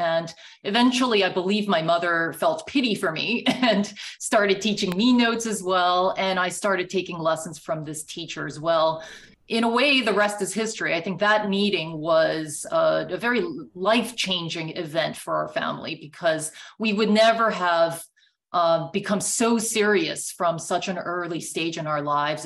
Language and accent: English; Japan; first language Japanese; English is a second language; So I was born in Japan, but I have a Korean background.